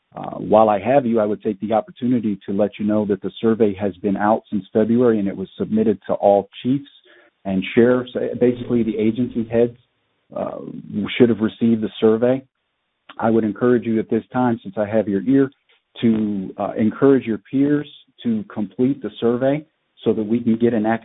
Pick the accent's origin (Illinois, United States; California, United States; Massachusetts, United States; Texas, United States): Illinois, United States; Chicago; I grew up in Chicago, in the Logan Square area of Chicago, surrounded by a variety of street gangs